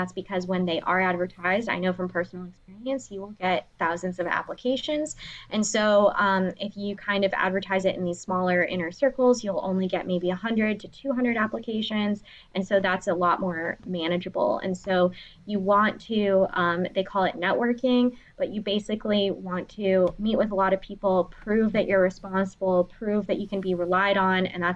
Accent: LaPorte, Indiana, United States; American Licorice is in actually my hometown of LaPorte, Indiana, and they manufacture the Sour Punch straws there

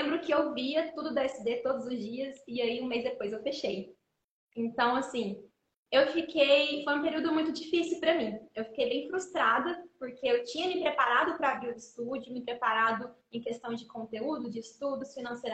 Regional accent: Três Corações, Minas Gerais, Brazil; Então, eu sou de Três Corações

